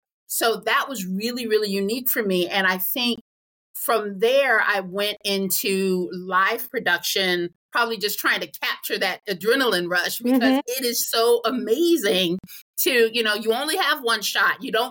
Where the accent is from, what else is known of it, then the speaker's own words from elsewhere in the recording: New York, United States; now in Los Angeles, United States; I'm originally from New York, and although I like having grown up in New York, I am perfectly happy living here in LA.